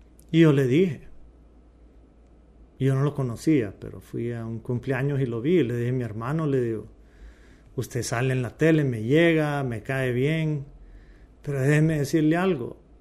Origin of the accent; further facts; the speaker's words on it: Miami, Florida, United States; volviendo a cuando era niño en Miami, me acuerdo una vez